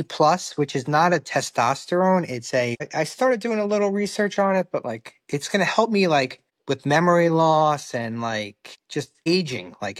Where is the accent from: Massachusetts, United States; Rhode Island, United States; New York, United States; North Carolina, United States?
New York, United States; I think as growing up in Long Island, you know, it's the prestige of being in Manhattan.